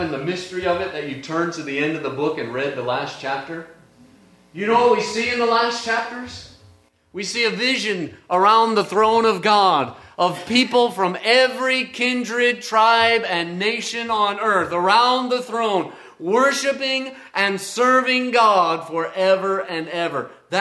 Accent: Indiana, United States; I grew up in Indiana. Everybody plays basketball in Indiana. We play basketball in Indiana.

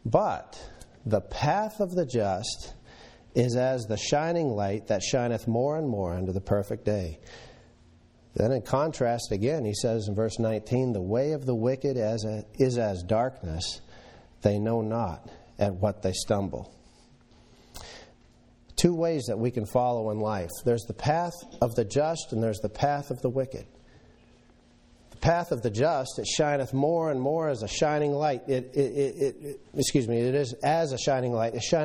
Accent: Minnesota, United States; I remember I grew up in Minnesota, and we would go on a yearly camping trip up to the North Shore.

